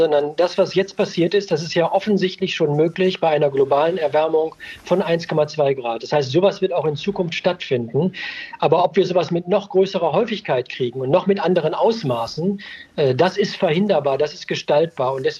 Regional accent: Bonn, North Rhine-Westphalia, Germany; weil ich komme aus Bonn, das ist ja die Nachbarschaft

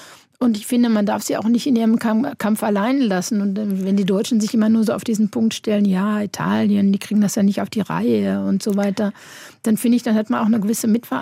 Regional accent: Germany; besonders übrigens auch als Deutsche nach dem Motto, da gibt es ja eben halt diesen Spruch, wir wussten ja von nichts, nicht wahr? Und in Deutschland ist das immer.

